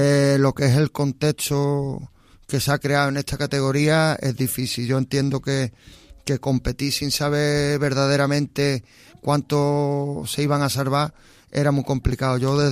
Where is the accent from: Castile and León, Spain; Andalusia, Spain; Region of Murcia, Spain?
Andalusia, Spain; Osuna; also born or lived in El Saucejo; una buena sintonía entre el Osuna, que es mi pueblo, y el Sauceo, que también es mi otro pueblo